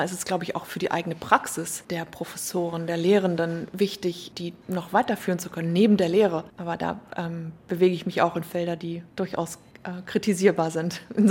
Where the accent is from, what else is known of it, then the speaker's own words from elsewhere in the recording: Hamburg, Germany; man sieht sich hier als Hamburger schon so, man blickt von hier in die Provinz.